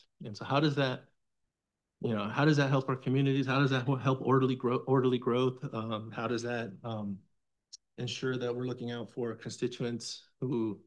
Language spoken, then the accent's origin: English; El Centro, California, United States; now in Imperial, United States; I live in Imperial. I was born and raised in El Centro. And I've seen the growth.